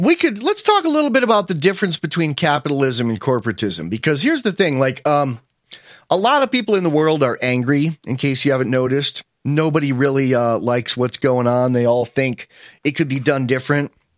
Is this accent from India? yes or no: no; New York, United States; It was, I grew up in Jamestown. I grew up in upstate New York and went to college in Jamestown, New York, which is upstate New York.